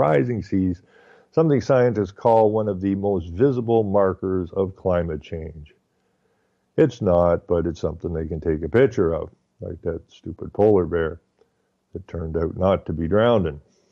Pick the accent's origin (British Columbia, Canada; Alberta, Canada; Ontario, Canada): Ontario, Canada; I saw pictures like this all the time when I grew up in the Ottawa Valley.